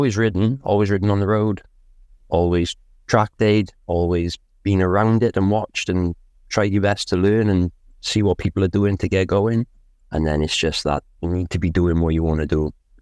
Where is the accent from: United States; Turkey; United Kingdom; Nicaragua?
United Kingdom; Abervale, Wales; I'm 38 from Abervale in South Wales.